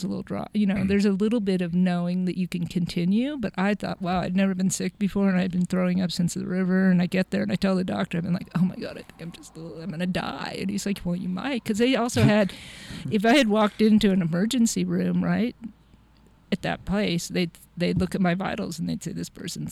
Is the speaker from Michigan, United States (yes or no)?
no; Pacific Grove, California, United States; I grew up in Pacific Grove.